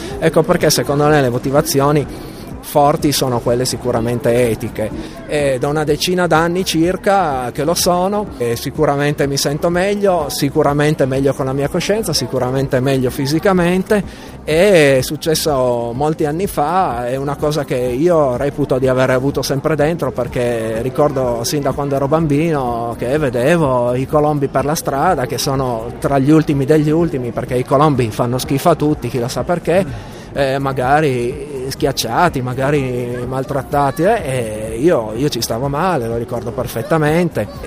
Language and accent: Italian; Turin, Piedmont, Italy; born there; partendo da Torino, che è la mia città natale